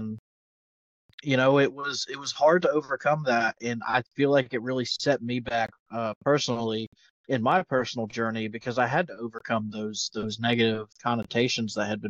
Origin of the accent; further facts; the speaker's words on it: Leland, North Carolina, United States; I am a Leland born and raised native, Leland, North Carolina, and which is about 15 minutes from Wilmington, North Carolina, 15 minutes from the coastline.